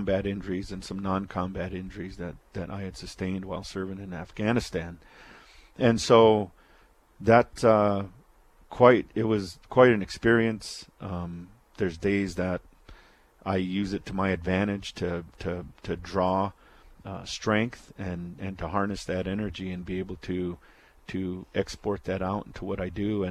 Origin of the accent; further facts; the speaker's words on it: Sisseton, South Dakota, United States; I was asked by an organic unit, the 147th Field Artillery, out of Sisseton, my hometown